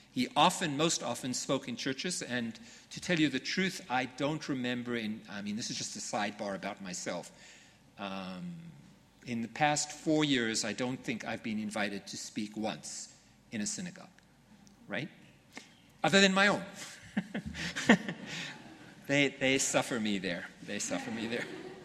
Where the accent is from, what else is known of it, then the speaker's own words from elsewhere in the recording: United States; because I'm not just American, I'm American and I'm Jewish.